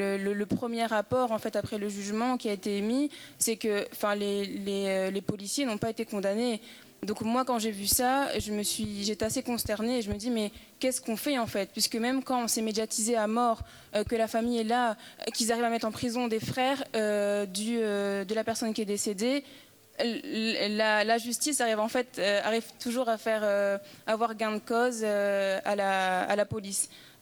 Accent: France; Enfin, moi, je suis française en France

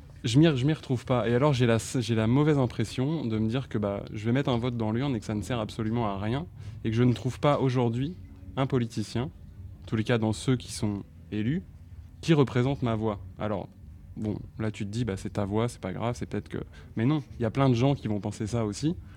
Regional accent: France; now in Belgium; je suis français, mais je... Voilà. je vis en Belgique depuis 11 ans maintenant.

